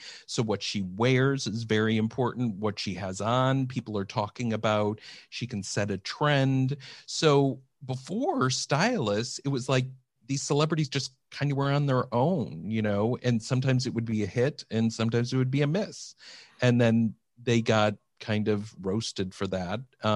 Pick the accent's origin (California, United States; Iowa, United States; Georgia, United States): Iowa, United States; growing up in Iowa, wanting to wear cool clothes as a boy is not as cool as a girl wanting to wear very cool, trendy clothes.